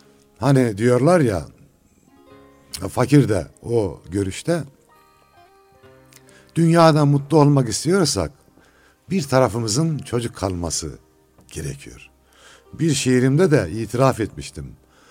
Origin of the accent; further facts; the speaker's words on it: Toprakkale, Osmaniye, Turkey; also born or lived in Erzurum; Fakir, 1957 yılında Osmaniye'de doğdum. İlkokulu Toprakkale'de okudum. Ondan sonra Allah rahmet eylesin, babam bizi İmam Hatip'e göndermek için Osmaniye'ye göçtü.